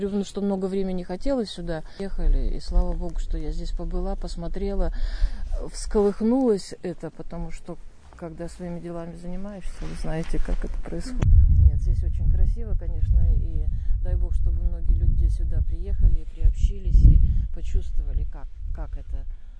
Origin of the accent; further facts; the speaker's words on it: Magadan, Magadan Oblast, Russia; Я приехала из Магадана.